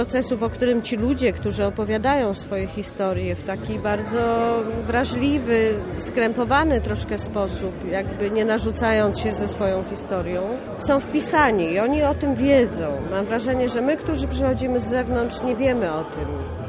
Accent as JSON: {"language": "Polish", "town": "Poznań", "region": "Greater Poland Voivodeship", "country": "Poland", "tie": "born or raised there", "said": "Jestem z Poznania, w pierwszym pokoleniu tutaj urodzona"}